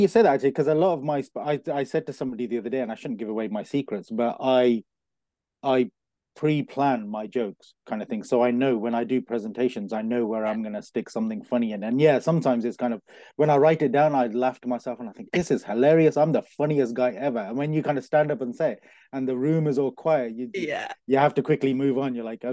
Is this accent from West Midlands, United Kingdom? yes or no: yes; Coventry, West Midlands, United Kingdom; also born or lived in London; I was born in Coventry, born and bred in Coventry. Spent my life here until I moved to London and started a marketing degree.